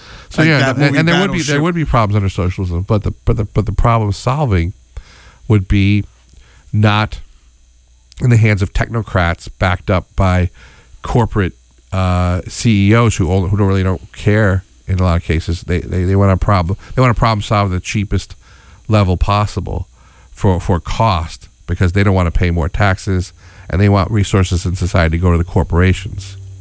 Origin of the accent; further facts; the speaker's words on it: Schenectady, New York, United States; I grew up in Schenectady, New York, and around that area, and a lot of people worked for GE.